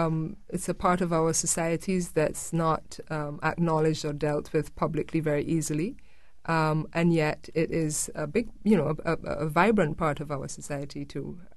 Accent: Grenada; born there; my parents are from Barbados, or one parent is from Barbados, the other is from Jamaica. I was born in Grenada.

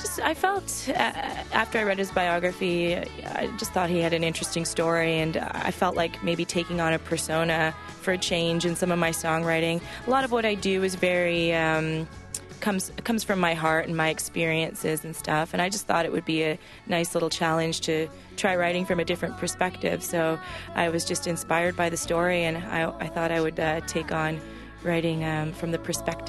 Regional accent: Canada; I didn't grow up on a farm myself, so I'm not sure exactly how much me being Canadian comes through in my music

